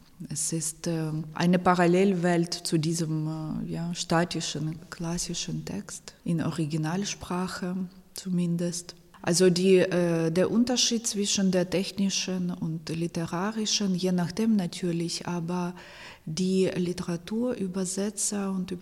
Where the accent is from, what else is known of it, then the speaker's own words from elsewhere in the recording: Poltava, Poltava Oblast, Ukraine; Denn Poltava ist meine Heimatstadt und ich habe es nie gelesen.